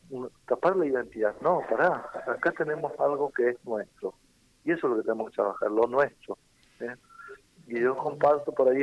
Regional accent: Argentina

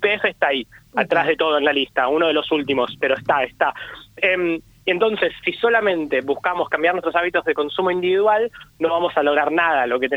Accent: Buenos Aires, Argentina; yo soy de Capital Federal, es lo que más tengo cerca, por eso pongo ese ejemplo, me pido perdón de antemano por mi porteñismo.

